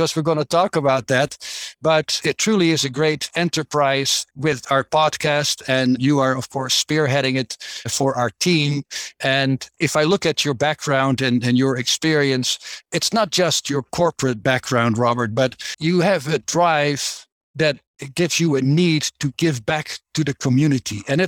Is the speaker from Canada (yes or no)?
no; Netherlands; now in United States; I'm your host. I'm originally from the Netherlands, currently living in the great state of Arizona in the United States